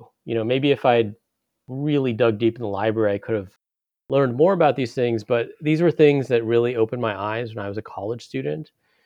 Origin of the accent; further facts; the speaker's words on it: California, United States; also born or lived in Urbana-Champaign, United States; Because I was born there, but I grew up in California. I have no memories at all of Illinois.